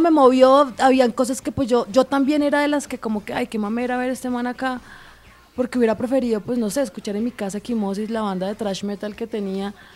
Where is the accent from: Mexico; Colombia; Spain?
Colombia; porque habían ciertas canciones que yo creo que nos identifican como colombianos.